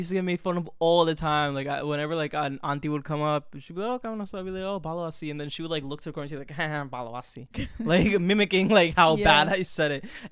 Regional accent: Orlando, Florida, United States; But I am from Orlando, Florida. Like, right. I am from, you know, like, the States. I'm a Westerner, right?

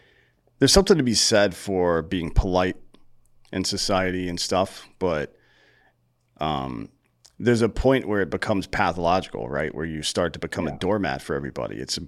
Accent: South Carolina, United States; Or I grew up in South Carolina. It could be people from down there. They like Pepsi.

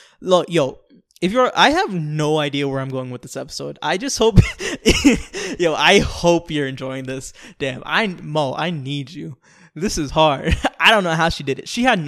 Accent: New York, United States; born there; when I was born in New York, there was a family that lived in the floor above us

